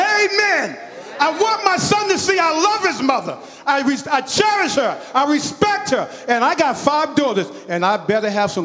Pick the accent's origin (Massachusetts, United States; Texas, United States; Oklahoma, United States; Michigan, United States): Massachusetts, United States; Boston; growing up in Boston, especially if you was a black man or a black woman.